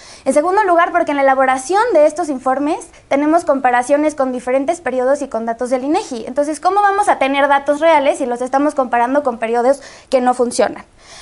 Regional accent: Mexico; soy mexicana antes que otra cosa

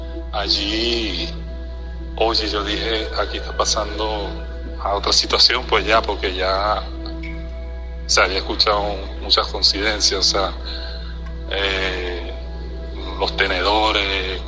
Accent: Venezuela; now in Brazil; Soy venezolano, actualmente vivo en Brasil.

